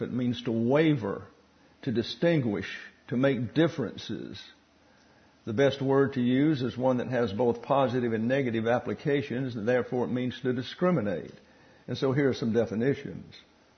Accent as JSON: {"language": "English", "region": "Alabama", "country": "United States", "said": "As you all know, I'm from Lower Alabama."}